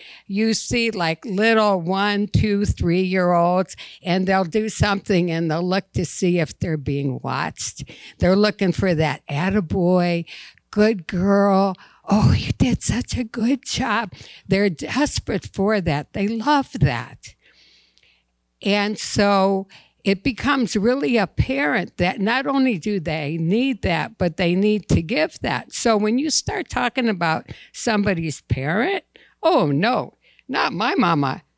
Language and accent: English; Detroit, Michigan, United States; I grew up in Detroit, Dearborn, Melvindale area. Very poor, very multicultural.